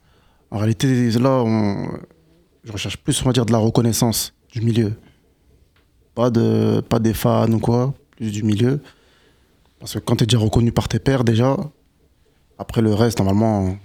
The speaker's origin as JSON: {"language": "French", "town": "Amiens", "region": "Hauts-de-France", "country": "France", "tie": "born or raised there", "said": "j'ai grandi à Amiens Nord. J'ai grandi à Amiens Nord et suite à ça, j'ai déménagé à Amiens Sud. Donc du coup, on va dire que la musique, elle a réellement commencé à Amiens Sud. Mais sinon, je suis d'Amiens Nord de base."}